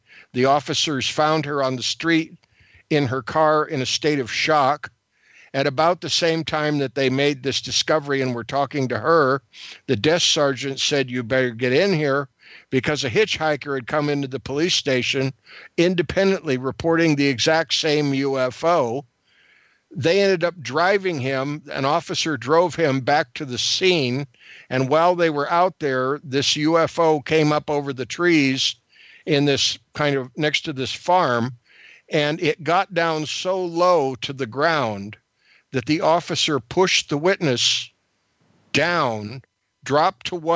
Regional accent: San Francisco Bay Area, California, United States; I ended up growing up in San Francisco Bay Area.

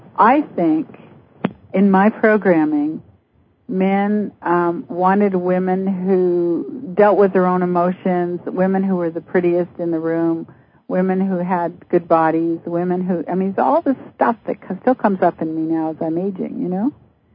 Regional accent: Canada; who lives some of the time in Canada, my home country, and sometimes in the States.

